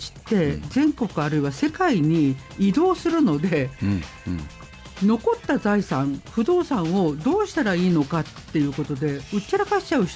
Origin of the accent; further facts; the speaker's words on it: Aizu, Fukushima, Japan; 例えば私の実家が会津にあるんです